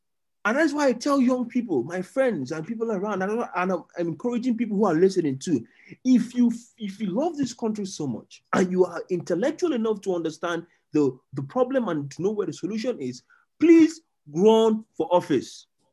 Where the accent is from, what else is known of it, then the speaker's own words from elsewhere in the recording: Eastern Nigeria, Nigeria; I grew up in the East. I grew up in the East, and all I heard was, see, if he's a Muslim and he's a Northerner, he's wicked.